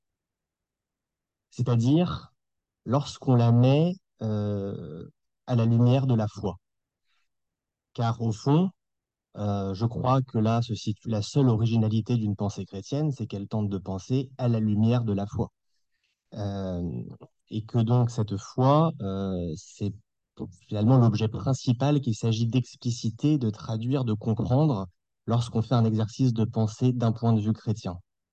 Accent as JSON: {"language": "French", "town": "Lyon", "region": "Auvergne-Rhône-Alpes", "country": "France", "lives_now": "Paris, France", "said": "Je suis de Lyon à l'origine, donc maintenant je vis à Paris et dans l'Aisne."}